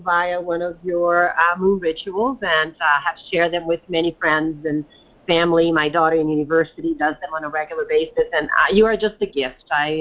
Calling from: Canada; I'm actually calling from Canada.

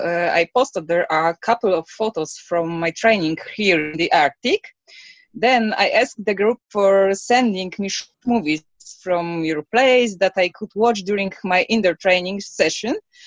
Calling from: Svalbard, Svalbard & Jan Mayen; At the end of the world, we are calling from Polish Polar Station on Spitsbergen.

